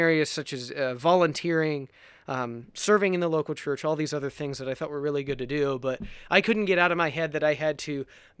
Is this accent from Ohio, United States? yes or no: yes; Ohio, United States; Yes, I am an Appalachian boy. I grew up in southeastern Ohio, about 10 miles from the Ohio River, bordering West Virginia.